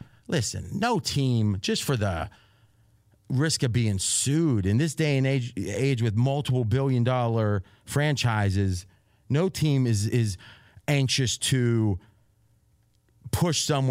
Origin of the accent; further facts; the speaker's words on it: Ohio, United States; Anyone that put 30 years in the mill where I grew up in Ohio or the mines usually had an injury or two coming out.